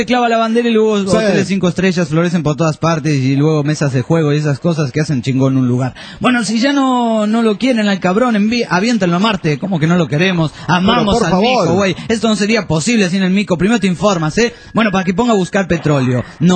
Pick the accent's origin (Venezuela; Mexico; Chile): Mexico; San Luis Potosí; aquí de donde soy, en la Huasteca Potosina, existe un lugar paradisíaco que se llama Micos.